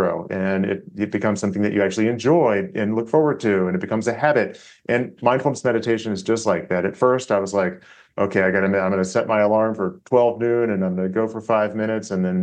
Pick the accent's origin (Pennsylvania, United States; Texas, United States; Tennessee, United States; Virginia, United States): Virginia, United States; some book events in Colorado and my home state of Virginia coming up